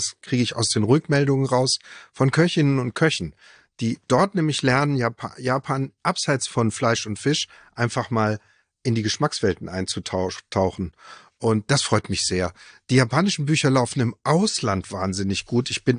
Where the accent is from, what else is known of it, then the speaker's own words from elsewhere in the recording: Offenbach am Main, Hesse, Germany; born there; In Offenbach am Main.